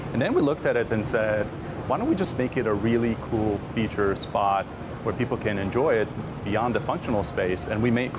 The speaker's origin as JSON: {"language": "English", "country": "Israel", "tie": "born or raised there", "moved": "as an adult", "lives_now": "United States", "said": "I was born and raised in Israel, and like everybody else, I enlisted into the Israeli Air Force."}